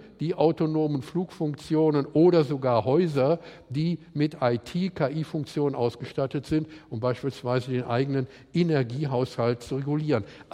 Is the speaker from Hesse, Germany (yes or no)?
no; Munich, Bavaria, Germany; ich komme ja aus München, Autostadt